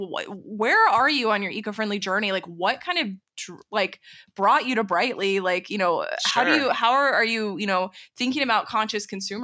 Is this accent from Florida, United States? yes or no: no; Texas, United States; You and I growing up in Texas, nobody was ever talking about this, right?